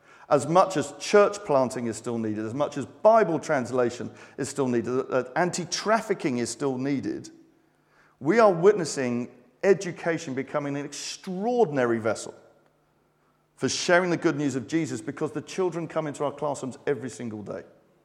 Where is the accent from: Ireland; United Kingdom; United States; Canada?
United Kingdom; London; when I was a little child, I grew up in London. I was born and raised in London.